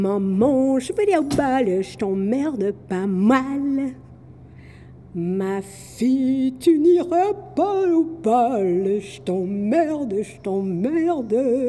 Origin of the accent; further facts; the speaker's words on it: United States; je suis à Saint-Herblain, là, mais je vais chanter une toute petite chanson qui vient des États-Unis, quand j'ai grandi aux États-Unis.